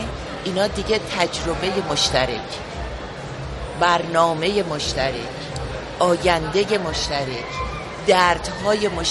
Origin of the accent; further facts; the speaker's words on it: Iran; moved away as an adult; من خیلی وقت نیست که از ایران خارج شدم. من شاید 5-6 ساله که اومدم بیرون، اونم به دلیل کتاب هام، ولی همیشه احساسم اینه که من ایرانی هستم.